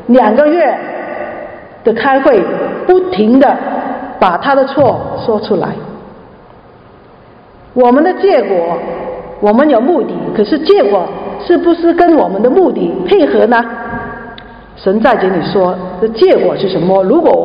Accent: China; 我们中国人都是农业的啊，以前都是种田的

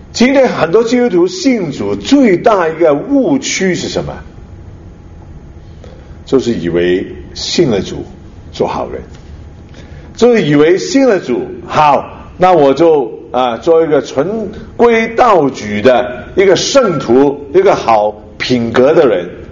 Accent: Hong Kong; now in Canada; 你是加拿大人，你又是中国人，我也是香港人，那哪一个国啊？

